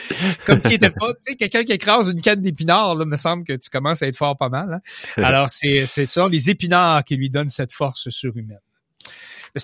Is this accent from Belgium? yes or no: no; Canada; Et même chez nous au Canada